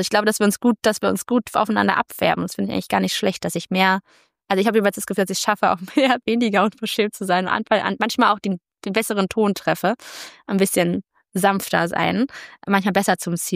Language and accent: German; Germany; irgendwann lange Zeit abgelehnt habe, Deutsche zu sein. Auch bis heute eher sage ich, bin Europäerin als Deutsche.